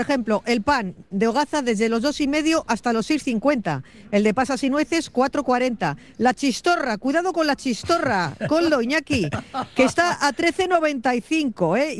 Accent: Bilbao, Basque Country, Spain; somos de Bilbao, que esto no es Murcia

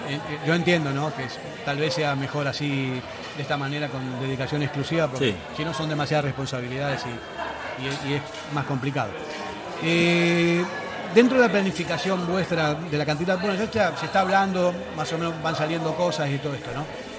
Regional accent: Argentina; me da la impresión, como argentino que soy.

